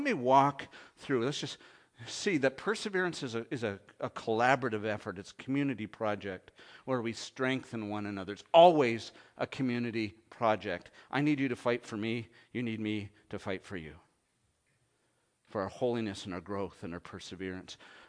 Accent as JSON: {"language": "English", "country": "Canada", "said": "because I come from Canada"}